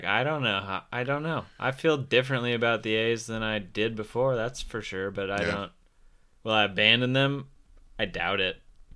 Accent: Lodi, California, United States; Dan and I grew up in Lodi, 30 minutes down the road from Sacramento.

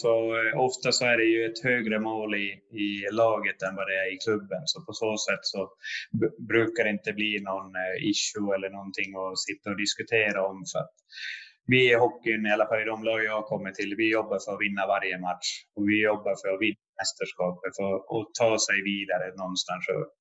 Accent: Haparanda, Norrbotten County, Sweden; Jag kom från Haparanda, hade inte med familjen.

